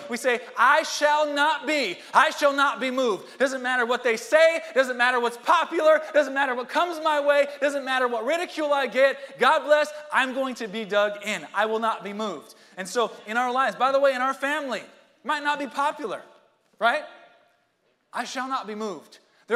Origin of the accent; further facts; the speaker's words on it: United States; I don't know about you, as an American, I don't want to see any other country with more gold medals than we have